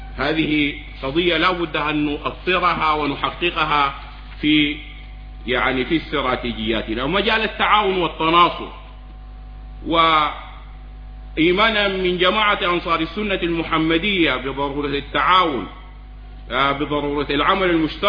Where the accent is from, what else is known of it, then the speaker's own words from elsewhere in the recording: Atbara, River Nile, Sudan; ولا أقول منطقة عطبرة، أنا من عطبرة